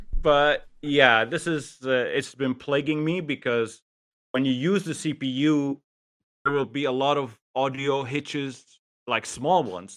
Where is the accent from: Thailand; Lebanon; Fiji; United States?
Lebanon; English is a second language; Okay, in case people don't know, I'm from Lebanon.